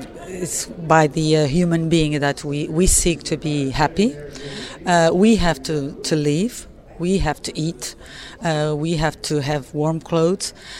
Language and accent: English; Portugal; I'm from Portugal in Europe.